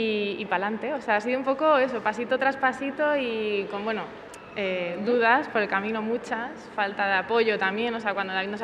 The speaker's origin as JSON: {"language": "Spanish", "town": "Tres Cantos", "region": "Community of Madrid", "country": "Spain", "tie": "born or raised there", "said": "Y somos de Tres Cantos de toda la vida."}